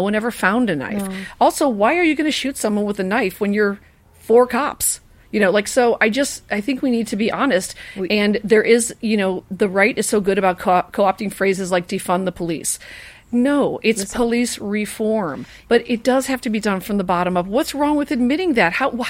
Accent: Chicago, Illinois, United States; I'm a Chicagoan, and I love Los Angeles. I love California.

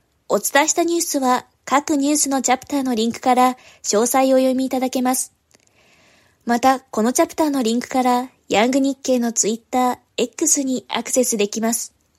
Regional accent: Aichi, Japan; 今日のエンディングは私の地元愛知県発祥のカフェを取り上げます。

